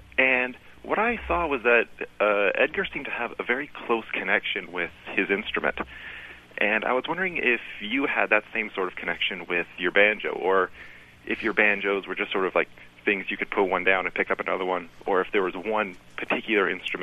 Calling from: Ottawa, Ontario, Canada; Actually, I'd just like to say I'm calling from Ottawa, but that's okay.

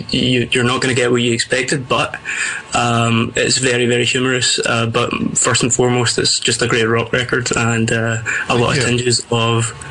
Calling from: Edinburgh, Scotland, United Kingdom; I'm calling from Edinburgh, Scotland.

